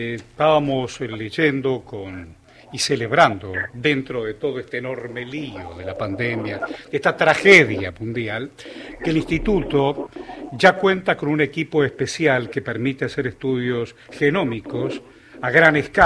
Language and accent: Spanish; Argentina; me enorgullece como argentino